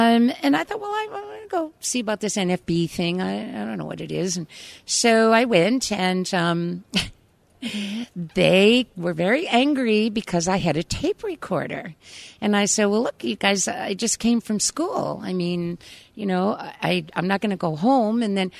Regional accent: Revere, Massachusetts, United States; also born or lived in Boston; I was born in Boston. I was brought up in Revere.

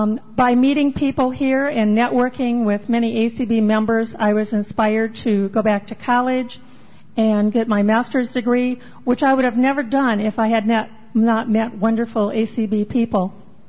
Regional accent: Iowa, United States; now in Burbank, United States; currently I live in Burbank, California. Some of you maybe remember I came from Iowa.

